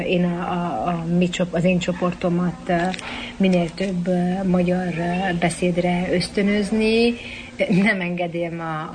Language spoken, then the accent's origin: Hungarian; Transylvania, Romania; now in Canada; Nekem a magyar nyelv az, annak ellenére, hogy én erdélyi vagyok, nagyon fontos